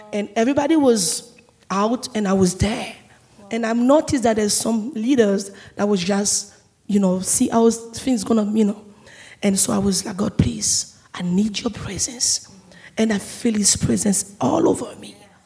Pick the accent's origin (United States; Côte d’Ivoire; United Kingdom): Côte d’Ivoire; English is a second language; I come from West Africa, Côte d'Ivoire, and I grew up in the Christian family.